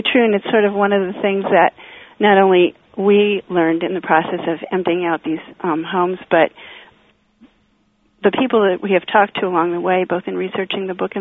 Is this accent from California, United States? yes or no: no; Minnesota, United States; I was living in New York City at the time, and my father, I grew up in Minnesota, and that's where the house was.